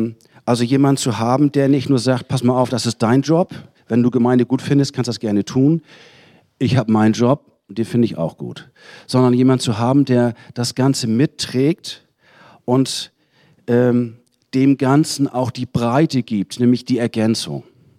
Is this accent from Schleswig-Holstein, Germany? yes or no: yes; Schleswig-Holstein, Germany; Also, ich komme aus Nordfriesland, das ist noch weniger ein Thema.